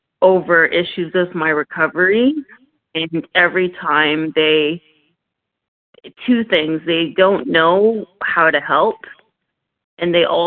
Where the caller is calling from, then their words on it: Ontario, Canada; I'm calling from Ontario, Canada.